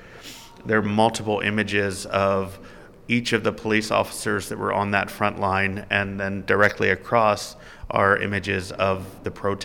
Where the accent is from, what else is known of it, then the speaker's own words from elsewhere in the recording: Baltimore, Maryland, United States; I grew up in Southwest Baltimore. It's very working class, blue collar, and black velvet paintings were pretty common in the houses that I grew up in.